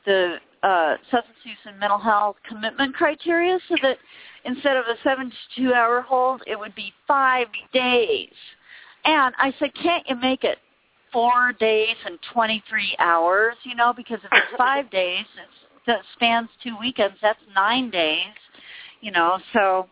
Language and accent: English; Colorado, United States; And listen, I'm from Colorado.